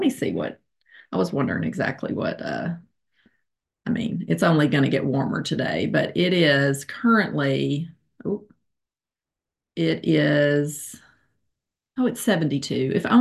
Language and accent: English; Little Rock, Arkansas, United States; I am from Little Rock, Arkansas.